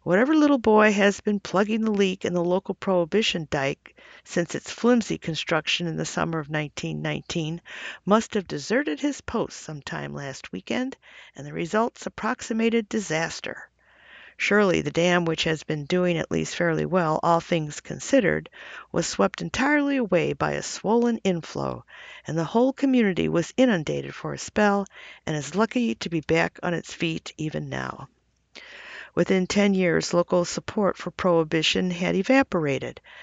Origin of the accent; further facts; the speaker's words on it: Homer, Illinois, United States; In 2004, God opened a door to plant a church in my hometown of Homer. God must have a great sense of humor sending me to start a church in the town I grew up in and still live in.